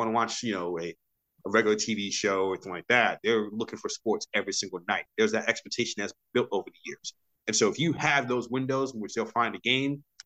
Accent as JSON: {"language": "English", "town": "New York City", "region": "New York", "country": "United States", "tie": "born or raised there", "said": "born and raised in New York City, I'm a Knicks masochist."}